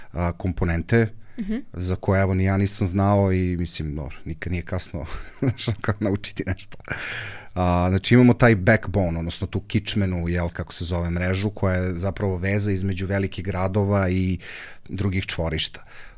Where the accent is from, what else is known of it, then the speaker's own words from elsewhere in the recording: Serbia; Mislim, znaš, dobro, mi smo Srbi